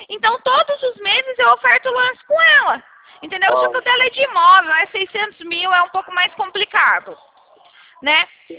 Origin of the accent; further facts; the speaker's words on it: São Paulo, Brazil; Não, eu sou de São Paulo!